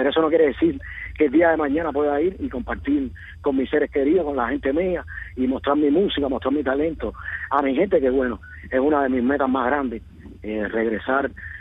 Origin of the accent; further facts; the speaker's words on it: Cuba; Yo decía, soy cubano